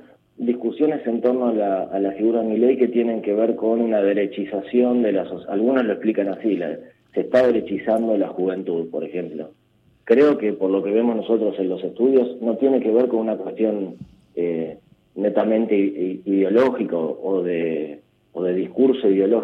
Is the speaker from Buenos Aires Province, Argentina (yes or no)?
yes; La Matanza, Buenos Aires Province, Argentina; yo soy de La Matanza.